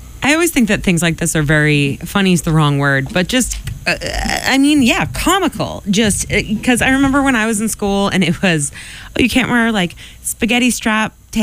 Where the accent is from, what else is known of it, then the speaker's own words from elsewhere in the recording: Quincy, United States; I was from Quincy and went to school with a bunch of rich girls